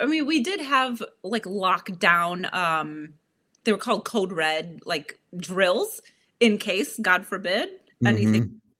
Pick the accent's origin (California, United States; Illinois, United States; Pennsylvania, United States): Illinois, United States; My parents are from Sicily, so I'm Sicilian, but I have been born and raised in Illinois.